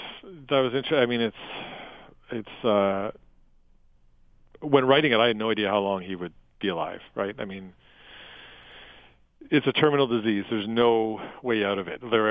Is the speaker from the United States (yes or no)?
no; Canada; as a Canadian, I felt the story had to be told.